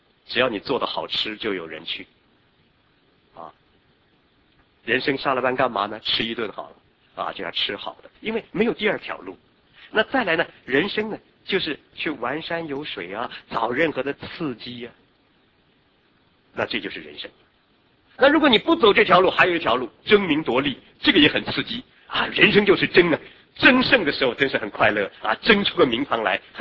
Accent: China

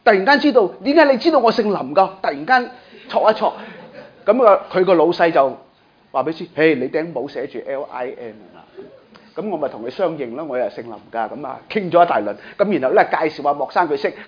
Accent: Hong Kong; 当然我们都是香港人，我一早就知道我不可以离开香港

